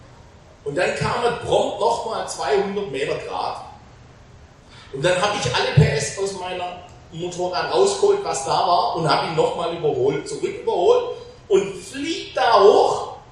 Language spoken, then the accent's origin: German; Friolzheim, Baden-Württemberg, Germany; Nordschwarzwald, ich komme aus Friulsheim, das ist so am Nordschwarzwald, am Rand des Schwarzwaldes.